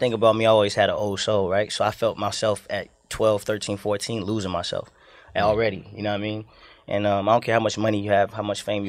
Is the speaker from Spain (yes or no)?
no; Miami, Florida, United States; So I was raised in Miami for 6 years